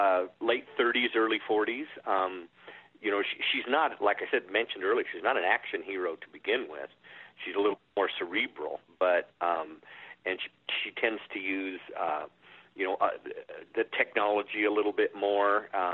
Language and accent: English; Wyoming, United States; Although I'm from Wyoming, I've had a lot of Montana relatives.